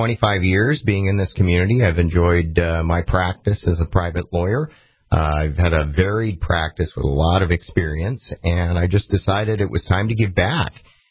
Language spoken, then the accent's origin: English; Canada; now in United States; I came to this country from Canada originally.